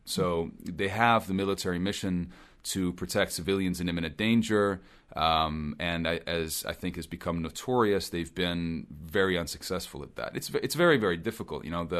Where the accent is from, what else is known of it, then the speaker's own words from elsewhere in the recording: Switzerland; I had spent time in Tanzania, and I grew up in part in Switzerland, so I spoke both French and Swahili.